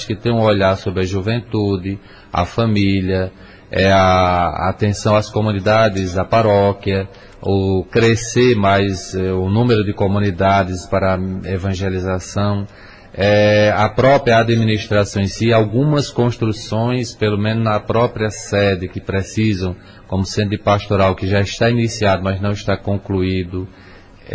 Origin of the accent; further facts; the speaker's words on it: Santa Cruz da Venerada, Brazil; Sou de Santa Cruz da Venerada, mais especificamente da comunidade de Poço Dantas, um povoado, um pequeno distrito do nosso município, Poço Dantas.